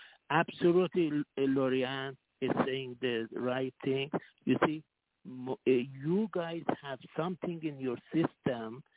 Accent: Iran; I mean, I am a specialist from Iran

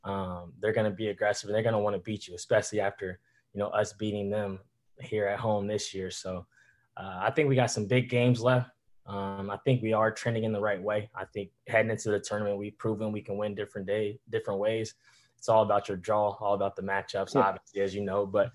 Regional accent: Indiana, United States; I grew up in Indiana, so basketball is everything.

